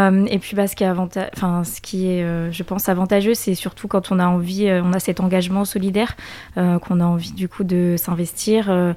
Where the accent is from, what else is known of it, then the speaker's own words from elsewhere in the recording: Angers, Pays de la Loire, France; je suis déjà originaire d'Angers, je vis déjà à Angers.